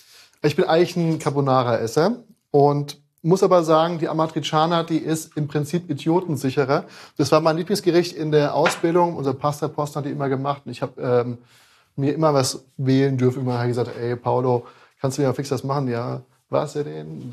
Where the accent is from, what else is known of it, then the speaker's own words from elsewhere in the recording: Frankfurt, Hesse, Germany; now in Berlin, Germany; Ich bin ja eigentlich aus Frankfurt.